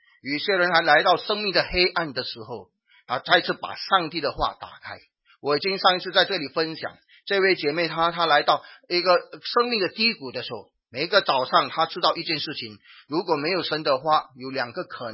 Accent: Singapore; 我们新加坡人很怕死的，我不知道国内的人怕死吗？

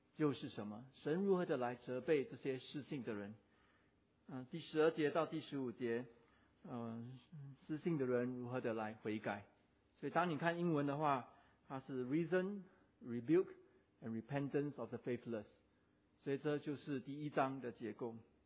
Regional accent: Fujian, China; accent: Fujianese; 我们福建话叫 激心 嘛，会心碎，会心痛

